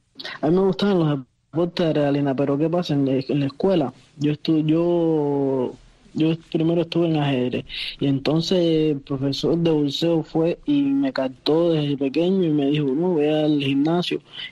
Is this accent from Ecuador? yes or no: no; Cotorro, Havana, Cuba; born there; Sí, mismo, el 8 de febrero, en La Habana.